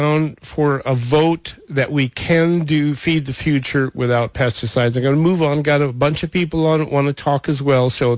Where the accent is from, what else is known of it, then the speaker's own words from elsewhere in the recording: Montana, United States; I know exactly what you're talking about because I come from Montana, and those high-latitude mountain berries are truly yummy.